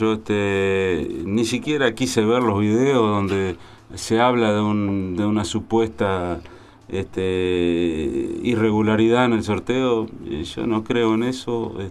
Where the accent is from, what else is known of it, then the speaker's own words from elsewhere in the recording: Paso de los Toros, Tacuarembó, Uruguay; moved away as an adult; now in Montevideo, Uruguay; Yo vengo del interior, yo soy nacido y mis primeros años de estudios lo hice en Paso de los Toros, en mi ciudad natal. Y vine exclusivamente a hacer el ICEF a Montevideo